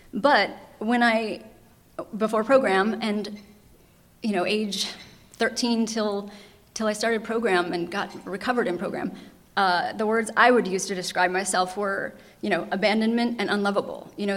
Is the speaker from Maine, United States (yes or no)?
yes; Maine, United States; born there; And I was born in Maine, and he moved back to Maine and died there.